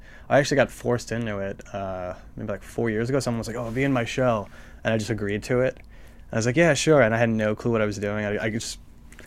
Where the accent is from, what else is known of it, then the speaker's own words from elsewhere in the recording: New Jersey, United States; also born or lived in Brooklyn; I was born in Brooklyn. I was raised in Jersey. I moved to Brooklyn. Now I'm in Jersey, and now I'm going to go to California.